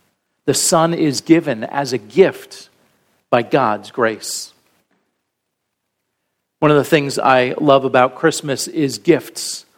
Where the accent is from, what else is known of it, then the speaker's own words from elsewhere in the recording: Ireland; my mom loves tea. And being Irish, we just loved getting her things to go along with tea.